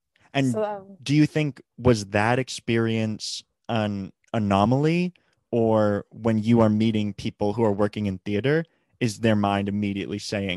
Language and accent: English; Puerto Rico; when people saw on my resume that I'm from Puerto Rico